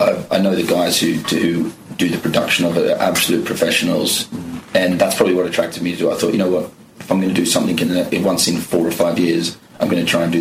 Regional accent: Newcastle, North East England, United Kingdom; as a young boy growing up in Newcastle

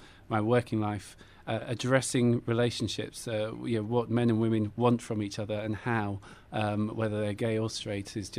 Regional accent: South West England, United Kingdom; also born or lived in Plymouth; I was born in Plymouth, which is Devon, on mm-hmm. the southwest peninsula in England, and then moved across the border into Cornwall. So pretty much at the end of our little island.

